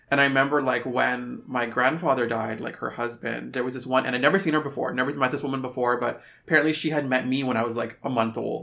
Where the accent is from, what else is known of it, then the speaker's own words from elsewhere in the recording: Canada; to like be born and raised in Canada.